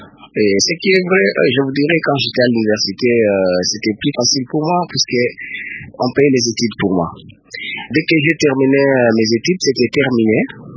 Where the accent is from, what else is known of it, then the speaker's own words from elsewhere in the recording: Kolwezi, Lualaba, DR Congo; Absolument, je suis de Kolwezi. Et j'ai terminé mes études secondaires à Kolwezi. Et puis... je suis allé faire l'université à Lubumbashi.